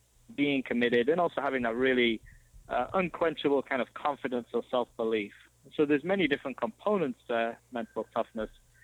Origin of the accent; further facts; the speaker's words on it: Yorkshire and the Humber, United Kingdom; now in United States; I'm originally from Yorkshire in England. So obviously the weather down in Florida is slightly better. but I moved over here and did graduate school out here